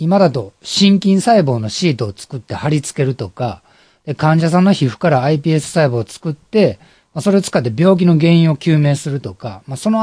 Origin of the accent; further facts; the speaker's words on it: Kobe, Hyogo, Japan; 俺は特に神戸出身だからさ、神戸にはたくさんの外国人が住んでて